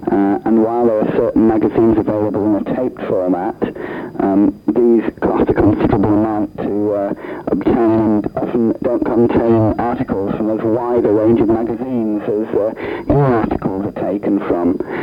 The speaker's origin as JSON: {"language": "English", "town": "Preston", "region": "North West England", "country": "United Kingdom", "said": "I'm from Preston."}